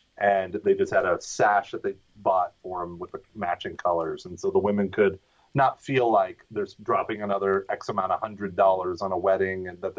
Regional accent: Houston, Texas, United States; I'm from Houston.

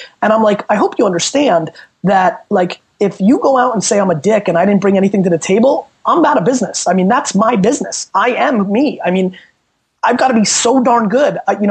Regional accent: Babruysk, Mogilev Region, Belarus; I'm from Babrusk, Russia, right? Where everybody kept their mouth shut. And I grew up in an Eastern European household where my parents value secrets

